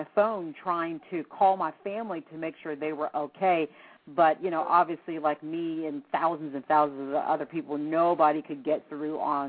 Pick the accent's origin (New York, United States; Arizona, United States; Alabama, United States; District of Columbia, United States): District of Columbia, United States; Washington; she and I were born and raised in Washington, D.C.